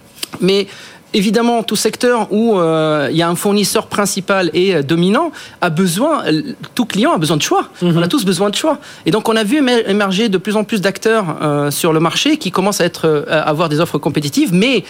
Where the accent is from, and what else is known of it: Tunisia; born or raised there; moved away as an adult; also born or lived in France / United States